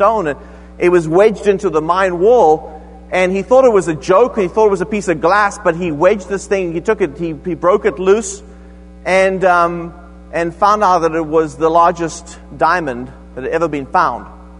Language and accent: English; South Africa; I was raised in South Africa, and I was raised in a very well-to-do family